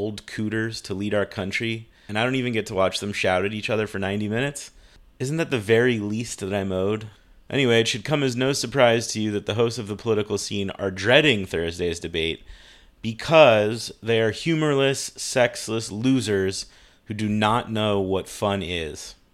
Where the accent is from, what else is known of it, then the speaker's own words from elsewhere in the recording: San Diego, California, United States; When you're like 12, 13, 14, growing up in San Diego, getting a hold of this thing was like the Holy Grail.